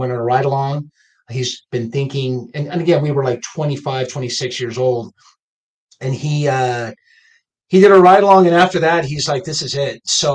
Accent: Lima, Peru; now in United States; I was born and raised in Lima, Peru. So I came here in the, I don't want to give my age too much, but I came here in the 1980, actually. And I've been here for 40 plus years

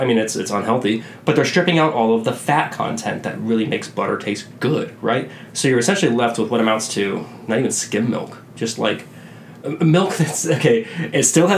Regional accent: the South, United States; We're from the South, so grits.

